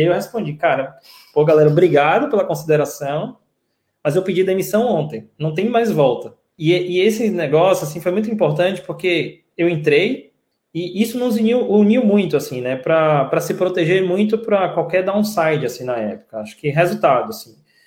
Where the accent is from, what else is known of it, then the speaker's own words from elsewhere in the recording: Salvador, Bahia, Brazil; Cara, primeiro assim, eu nasci e fui criado em Salvador.